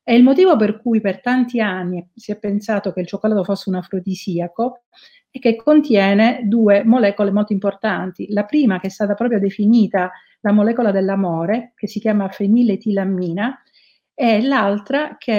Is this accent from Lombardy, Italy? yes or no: no; Sicily, Italy; io la conosco bene perché sono siciliana